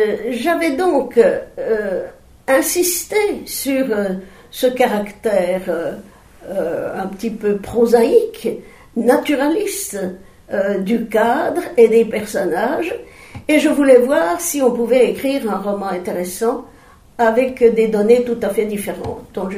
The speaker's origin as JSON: {"language": "French", "town": "Mercurey", "region": "Bourgogne-Franche-Comté", "country": "France", "tie": "born there", "said": "je suis née à Mercurel, oui. C'est-à-dire le cru le plus sensationnel de toute la côte chalonnaise."}